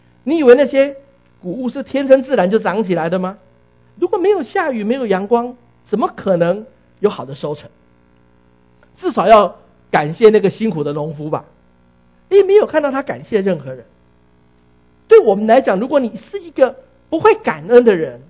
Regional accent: Taiwan; now in San Jose, United States; 我从台湾搬到圣何塞来，我把我家的房子卖掉，来到湾区只能够买一间厕所

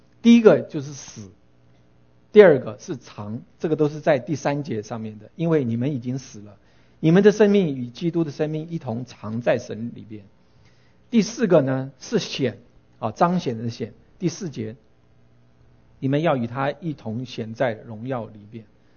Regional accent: China; 就好像说我们中国人有句古话哈，说人不为己， 天诛地灭

